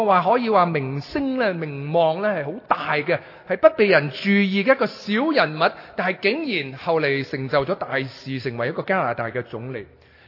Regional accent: China; 我们中国人有一句说话

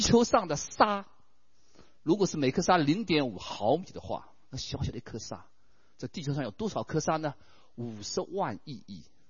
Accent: Shanghai, China; 不是我们这样人，不是我们上海人，不是我们中国人

